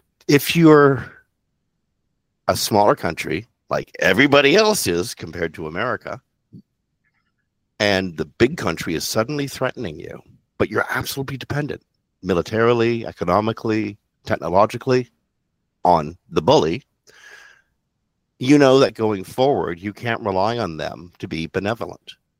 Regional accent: Canada; And I'm speaking as a Canadian.

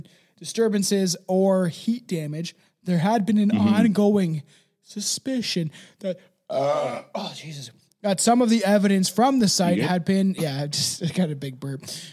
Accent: Canada; I can't do a Canadian accent, which is so weird because I'm Canadian.

